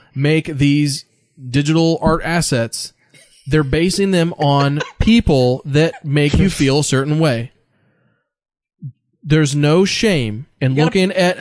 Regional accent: United States; because I'm American, she's foreign.

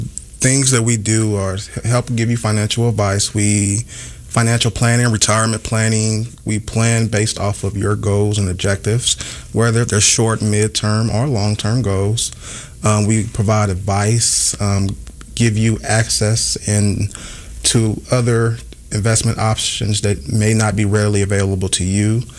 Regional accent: Kansas City, Kansas, United States; I grew up in the Kansas City area, born at KCK. Yes, proud. Born off of 13th and Quindaro originally. I take pride in that.

